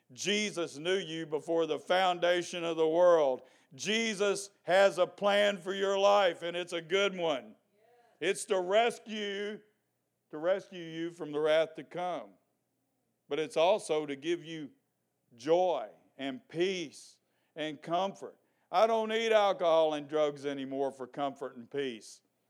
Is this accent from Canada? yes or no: no; United States; And growing up in America, you always get a second chance.